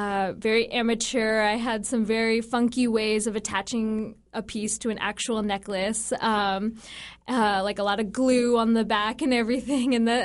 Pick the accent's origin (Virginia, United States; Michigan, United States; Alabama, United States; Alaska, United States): Alaska, United States; Juneau; And I'm from Juneau, and so...